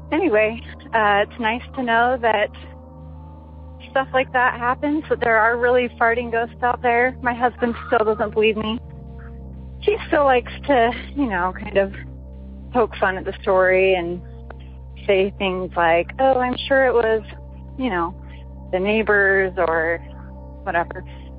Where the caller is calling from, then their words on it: Las Vegas, Nevada, United States; I'm calling in from Las Vegas, Nevada.